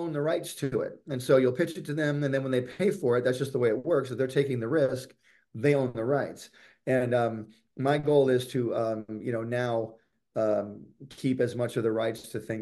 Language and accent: English; Michigan, United States; I grew up in Michigan, so I grew up this before the internet.